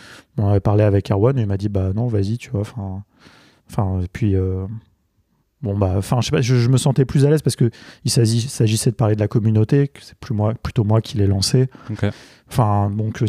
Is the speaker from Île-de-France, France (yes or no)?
yes; Paris, Île-de-France, France; J'habite en face. Mes parents n'habitent pas loin. Voilà, moi, j'ai vraiment grandi à Paris